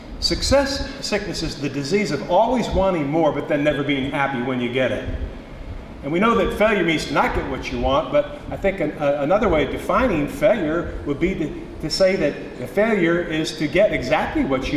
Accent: United States; born there; I was born in America. I had no reason to think I wasn't.

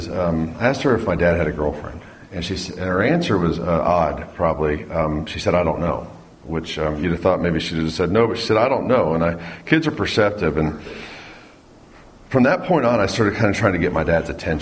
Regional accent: Fort Worth, Texas, United States; also born or lived in New Jersey; I was raised in the Fort Worth area and New Jersey. We moved from that area when I was a kid, and I was an only child till about 10.

